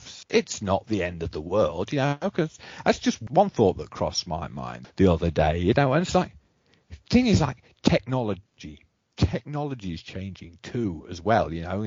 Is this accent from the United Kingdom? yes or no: yes; England, United Kingdom; and I'm English, and I'm being affected by this